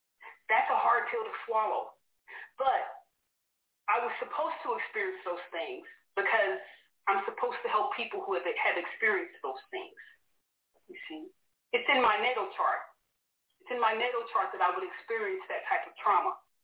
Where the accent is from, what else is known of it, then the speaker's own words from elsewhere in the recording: Texas, United States; moved away as an adult; But yeah, I was born here in Texas and left here around the age of 25 and then did my time in the military.